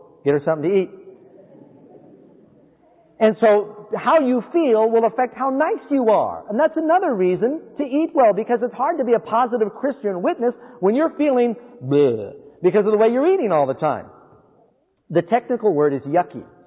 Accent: New York City, New York, United States; When I grew up in New York City with my mother, now my mother was Jewish, but she was not kosher.

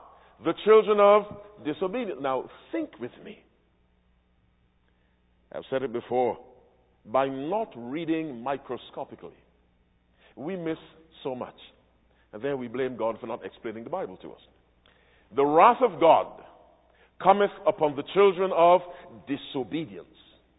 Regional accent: Barbados; As a boy, growing up in Barbados.

